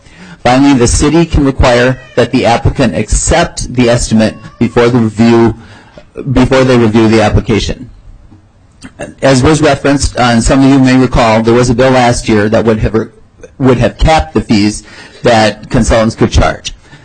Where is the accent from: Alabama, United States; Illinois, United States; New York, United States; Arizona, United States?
Illinois, United States; Chicago; While I hail from Chicago, I am a proud graduate of Winona Senior High.